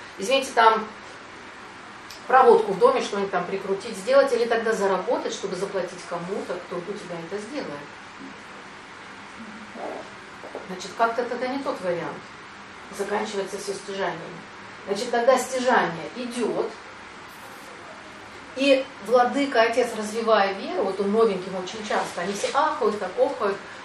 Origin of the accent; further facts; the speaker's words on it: Sochi, Krasnodar Krai, Russia; Я говорю, ну, я из Сочи.